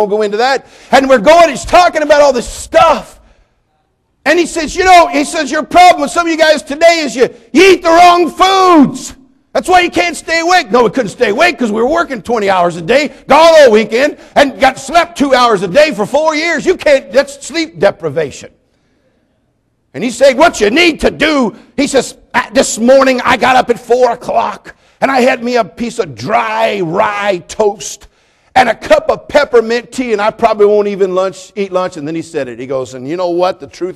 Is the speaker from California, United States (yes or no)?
yes; California, United States; I'm from California, so we have to explain things in our state.